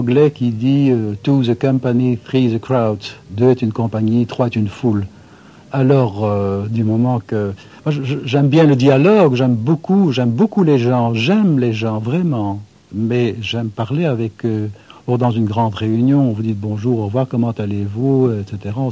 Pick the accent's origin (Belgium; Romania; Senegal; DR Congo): Belgium; Brussels, Brussels-Capital Region; born there; je suis né à Bruxelles. C'est un hasard, mais enfin, ma grand-mère était vraiment bruxelloise et ne parlait que le marolien, c'est-à-dire un mélange curieux entre le flamand et le français.